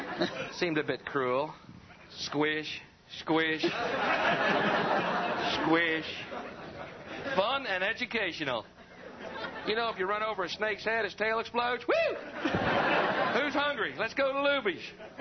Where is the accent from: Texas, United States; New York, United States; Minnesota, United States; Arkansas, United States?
Texas, United States; No, I grew up in the South.